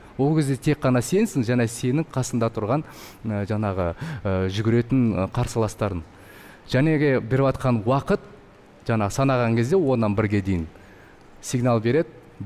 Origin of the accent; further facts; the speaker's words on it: Kostanay Region, Kazakhstan; now in Almaty, Kazakhstan; я сам из Костанайской области сейчас.